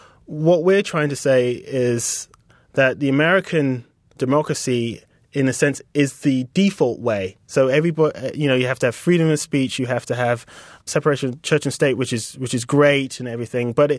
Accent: United Kingdom; accent: British; she looked at us both, like, in amazement that we came from Mars with, like, these British accents.

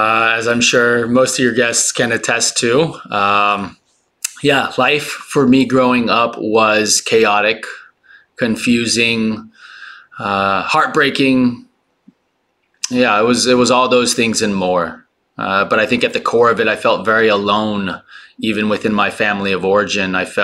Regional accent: California, United States; also born or lived in Taipei, Taiwan; I was born in Taipei, Taiwan, grew up there until I was five, until we moved to California after my parents separated.

